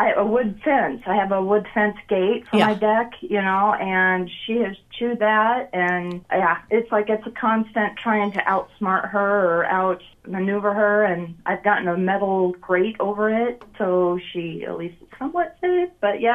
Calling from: Des Moines, Iowa, United States; Des Moines.

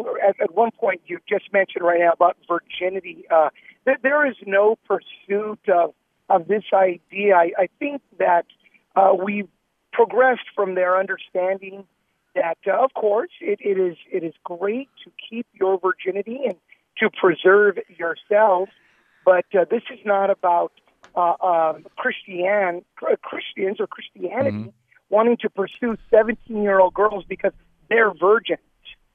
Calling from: Los Angeles, California, United States; I'm actually calling from Tommy's on Beverly and Rampart.

